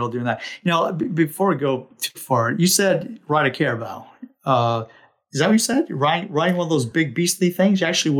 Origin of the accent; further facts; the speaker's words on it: New Jersey, United States; And we grew up in New Jersey, and Jersey being the garden state, has many farms.